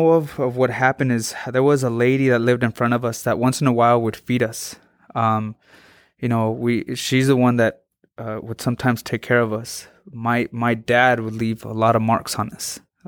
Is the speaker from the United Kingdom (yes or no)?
no; Mexico; now in United States; You know, I was bullied in Mexico, but the States was worse. You know, over there I was bullied because I was from America. Over here I'm bullied because I'm from Mexico, right?